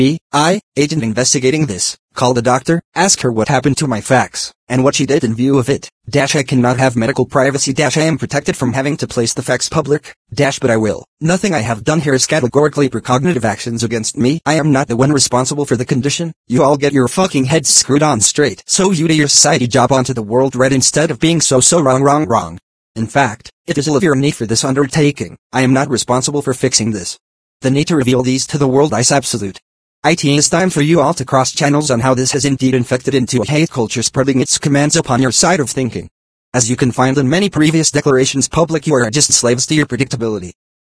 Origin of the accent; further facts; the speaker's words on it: San Bernardino, California, United States; born or raised there; now in Denver, United States